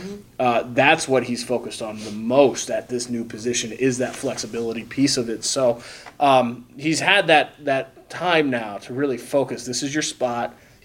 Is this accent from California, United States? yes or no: no; Indiana, United States; I'm from Indiana.